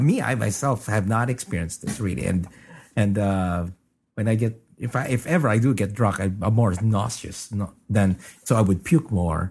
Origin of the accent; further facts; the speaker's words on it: Deep South, United States; So, growing up in the Deep South, corporal punishment was expected at home and at school.